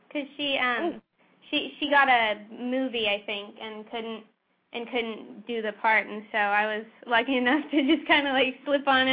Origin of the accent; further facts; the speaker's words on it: Oklahoma, United States; Well, I grew up in Oklahoma. Like, I've lived there most of my life. And I wanted to be in musical theater. Like, I wanted to be on Broadway. And so I did a lot of theater in Oklahoma.